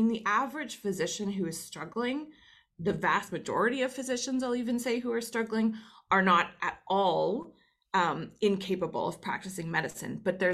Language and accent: English; Canada; accent: Canadian; I'm Canadian, so sometimes people hear my supposed Canadian accent, which to me sounds pretty normal, but I drop an A every now and then.